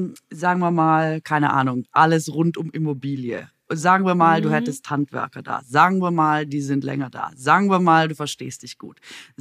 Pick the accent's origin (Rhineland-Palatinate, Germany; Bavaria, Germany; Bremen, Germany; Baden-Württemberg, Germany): Baden-Württemberg, Germany; now in Berlin, Germany; Da, wo ich herkomme, aus Baden-Württemberg